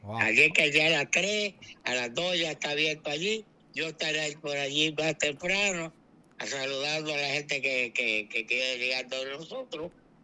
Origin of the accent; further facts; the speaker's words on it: Puerto Rico; Yo soy de Pileta Arce, sector Arce, sí, sí, sí.